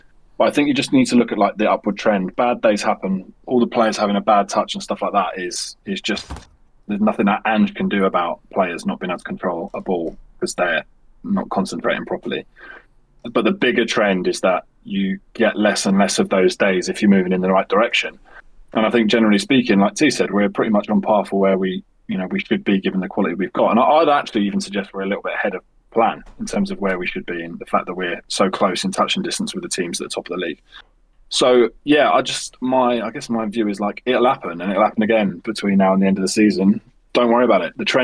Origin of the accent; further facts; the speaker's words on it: Luton, East of England, United Kingdom; Yeah, well, luckily for me, I grew up in Luton, so that's perfect.